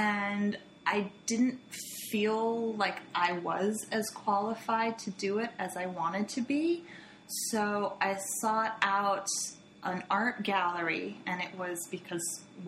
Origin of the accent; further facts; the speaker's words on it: San Diego, California, United States; I am from San Diego originally, but my journey to animation kind of took some time, and I've lived a lot of different places